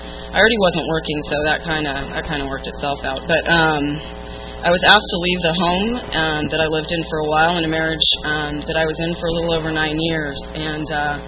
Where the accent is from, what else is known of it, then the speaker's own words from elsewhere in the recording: Boulder, Colorado, United States; I'm from Boulder, Colorado, originally, and you know, there's not really a lot to do in the winter